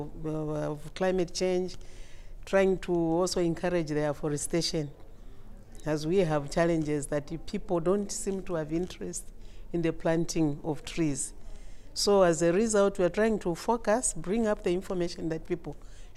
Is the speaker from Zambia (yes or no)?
yes; Choma, Southern Province, Zambia; I'm from Zambia, in the southern province area, in the district called Choma. Yes.